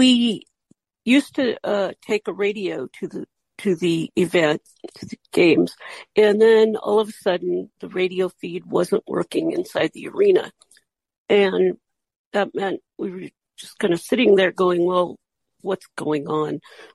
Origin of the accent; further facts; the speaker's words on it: Sacramento, California, United States; I'm from Sacramento.